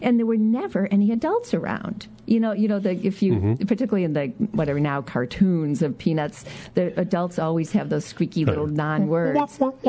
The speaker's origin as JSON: {"language": "English", "town": "Birmingham", "region": "Michigan", "country": "United States", "tie": "born or raised there", "said": "There was nothing terribly dramatic about growing up in Birmingham, Michigan, other than it was very stable."}